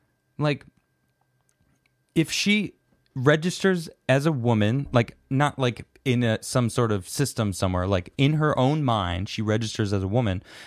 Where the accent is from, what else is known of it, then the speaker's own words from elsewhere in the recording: United States; I'm realistic, okay? I'm American.